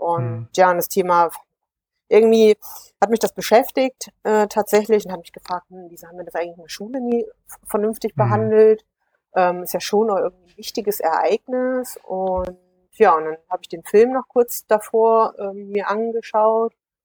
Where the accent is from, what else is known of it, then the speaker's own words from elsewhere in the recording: Gera, Thuringia, Germany; aus Gera, aus meiner Heimatstadt und aus Oldenburg.